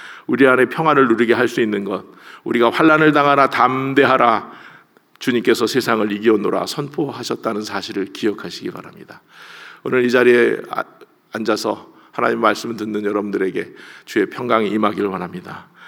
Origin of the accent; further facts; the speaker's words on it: Anseong, Gyeonggi Province, South Korea; 저는 시골 학교에서 안성에서 자라서